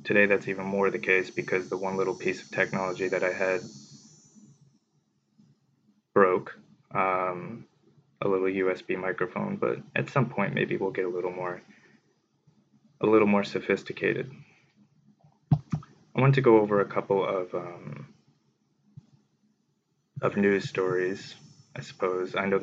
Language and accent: English; Connecticut, United States; You see, I'm originally from Connecticut, New York metro area.